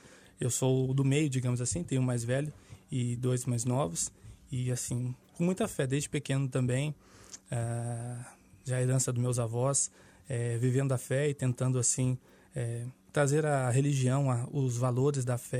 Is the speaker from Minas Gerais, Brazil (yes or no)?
yes; Alfenas, Minas Gerais, Brazil; now in Portugal; Sim, sou lá do Brasil, atravessei o oceano para estar cá em missão. Sou de uma cidade do interior de Minas Gerais, cidade chamada Alfenas.